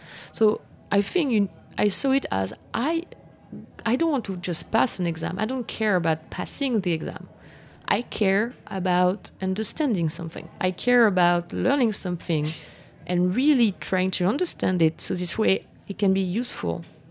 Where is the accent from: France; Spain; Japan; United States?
France; moved away; I'm from France.